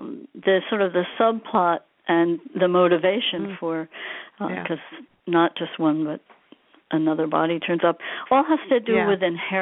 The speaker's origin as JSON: {"language": "English", "region": "New Jersey", "country": "United States", "said": "And since I'm from Jersey and, you know, you're from the city, you know what that can feel like at times."}